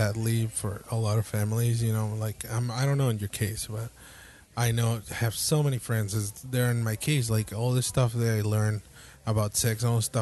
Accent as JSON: {"language": "English", "country": "Mexico", "said": "I'm from Mexico"}